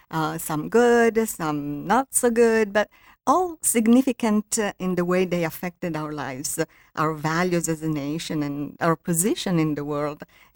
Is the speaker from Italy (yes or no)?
yes; Italy; accent: Italian; English is a second language; I read with my Italian accent, of course, that never disappeared